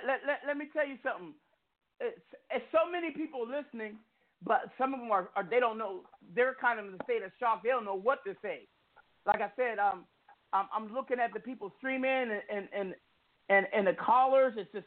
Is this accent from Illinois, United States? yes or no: no; Seattle, Washington, United States; I'm from the West Coast. I'm from a place called Seattle, Washington.